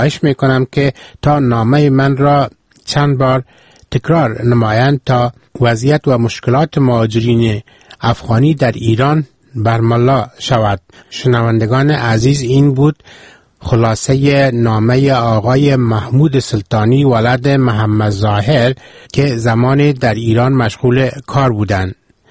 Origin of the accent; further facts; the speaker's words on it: Afghanistan; بعضی از دکتران که فهمیدن من افغانی هستم